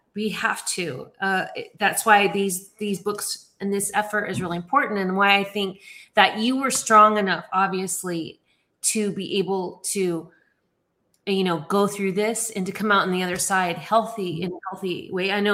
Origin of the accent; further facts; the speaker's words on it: Scottsdale, Arizona, United States; also born or lived in California, United States; when I was younger, I was raised in Scottsdale, Arizona in the 70s.